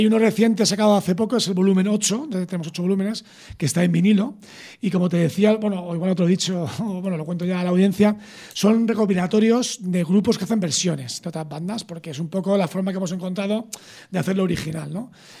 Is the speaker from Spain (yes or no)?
yes; Leganés, Community of Madrid, Spain; que somos los colegas de Leganés.